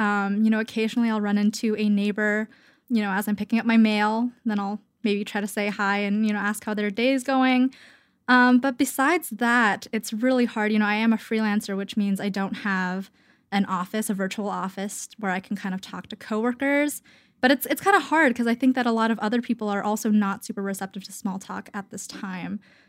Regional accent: Canada; now in Brooklyn, United States; I'm currently located in Bushwick in Brooklyn, but I am Canadian.

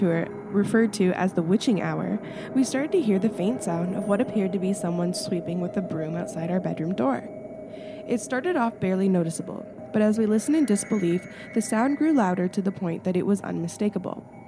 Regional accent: Canada; And I'm so Canadian, it's not even funny.

